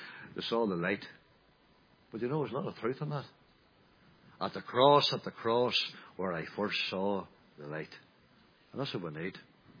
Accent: Northern Ireland, United Kingdom; Well, I come from Northern Ireland and from Northern Ireland

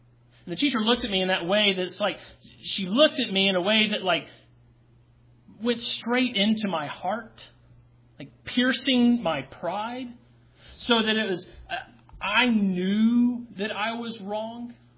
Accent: Tennessee, United States; I'm from Tennessee. If I were to translate this into my native dialect, it would be, heck no!

